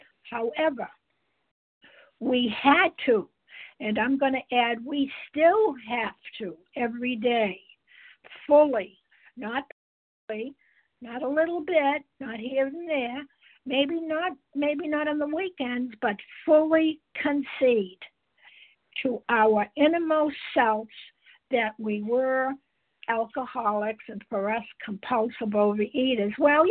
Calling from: Massachusetts, United States; I'm calling from Massachusetts

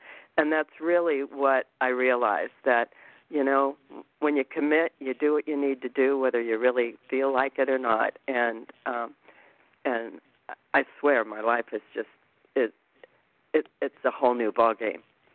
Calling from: Anthem, Arizona, United States; I'm calling from Anthem, Arizona.

